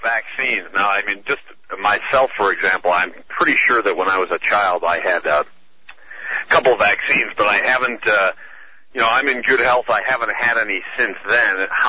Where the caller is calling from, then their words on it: Denver, Colorado, United States; I'm calling from Denver.